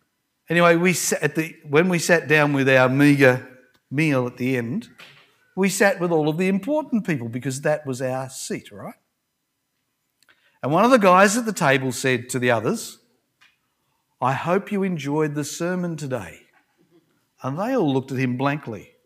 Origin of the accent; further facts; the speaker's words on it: Australia; But being good Aussie blokes, we know how to do a good barbecue, right?